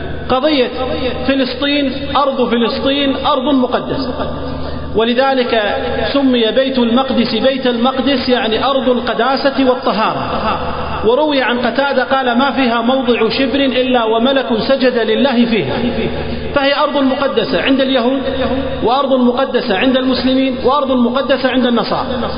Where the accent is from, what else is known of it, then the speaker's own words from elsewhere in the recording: Kuwait; إحنا كويتيين شنو علاقتنا بفلسطين